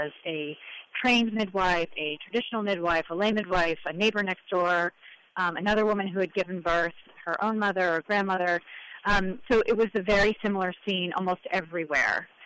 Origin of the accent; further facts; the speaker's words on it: United States; I think that especially being an American woman, we have this sense, an arrogant sense really, that the way we do things in this country are the best in the world.